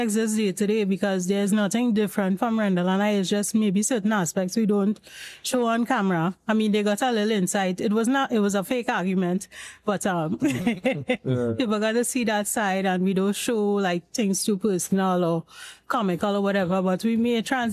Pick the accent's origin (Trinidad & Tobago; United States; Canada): Trinidad & Tobago; South; So we have mentioned that we're from South